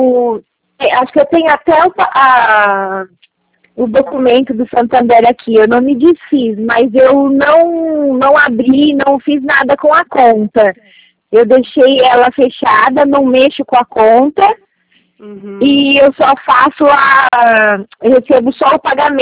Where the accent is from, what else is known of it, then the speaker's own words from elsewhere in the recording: Porto Ferreira, São Paulo, Brazil; Não, é que eu sou daqui de Porto Ferreira.